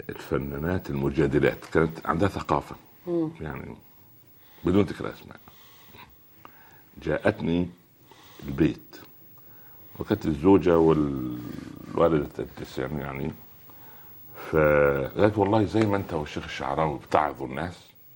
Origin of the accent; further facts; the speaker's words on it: Minya, Minya Governorate, Egypt; انا اذكر كنا كل صباح نعمل نشيد للمنيا، وكان علم المنيا عليه نفرتيتي.